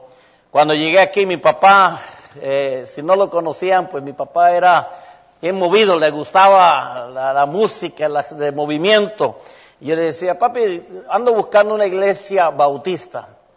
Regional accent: New York City, New York, United States; also born or lived in Puerto Rico; soy puertorriqueño por nacimiento, me crié aquí en los Estados Unidos, en la ciudad de Nueva York.

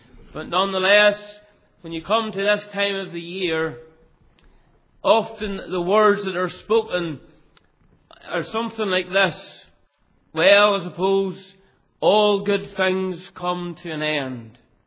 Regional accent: Cullybackey, Northern Ireland, United Kingdom; born there; I was brought up in a Christian home. And I was born in Culibacky, just outside of Ballymena.

